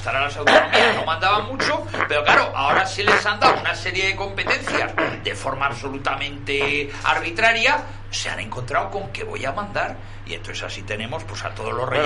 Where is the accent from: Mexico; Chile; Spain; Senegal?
Spain; soy español